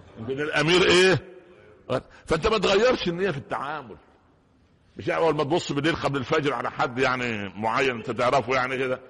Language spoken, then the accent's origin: Arabic; Upper Egypt, Egypt; انا نشأت في قرية في الصعيد صعيد مصر